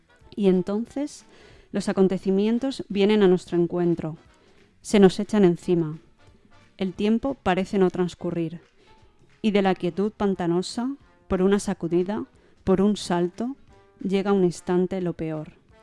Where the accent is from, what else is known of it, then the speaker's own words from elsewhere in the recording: Sagunto, Valencian Community, Spain; Yo soy de Sagunto, eso lo arregla un poco, creo.